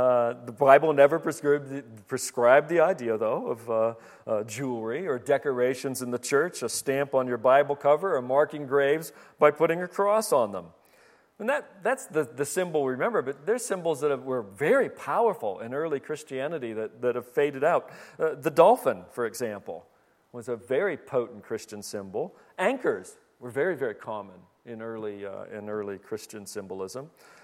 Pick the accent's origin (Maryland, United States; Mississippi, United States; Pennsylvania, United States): Pennsylvania, United States; Pittsburgh; Now, I speak with some experience in this regard because I grew up outside of Pittsburgh. And Pittsburgh had enormous immigrant populations from the steel industry.